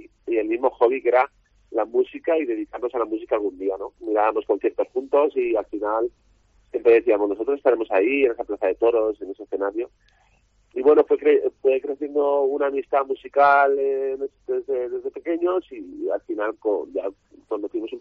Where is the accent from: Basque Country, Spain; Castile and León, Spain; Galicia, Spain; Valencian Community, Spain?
Valencian Community, Spain; Valencia; nosotros somos tres amigos de Valencia que van al mismo colegio. Nos conocimos en el cole, en un cole muy pequeño de un barrio que se llama Monteolivete, en Valencia